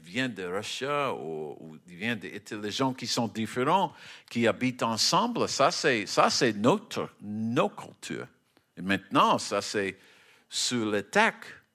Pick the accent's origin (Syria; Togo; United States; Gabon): United States; French is a second language; now in France; Mais moi, chez moi, aux États-Unis, nos sociétés, l'art, c'est pas notre.